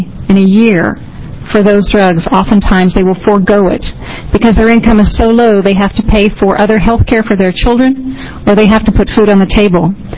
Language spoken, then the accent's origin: English; Grants Pass, Oregon, United States; I'm from Southern Oregon, Josephine County, Grants Pass specifically.